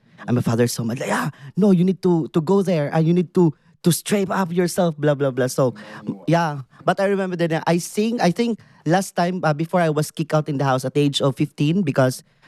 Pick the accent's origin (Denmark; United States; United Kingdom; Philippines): Philippines; English is a second language; I grew up in the Philippines. We having these traditions, like, my father is a Muslim, and my mother is a Christian, and my grandmother is a Babylon.